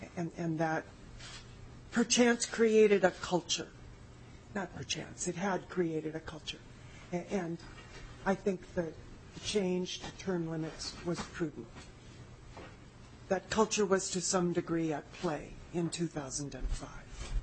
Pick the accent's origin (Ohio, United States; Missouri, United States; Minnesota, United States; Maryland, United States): Minnesota, United States; Fergus Falls; and yes, I am from Fergus Falls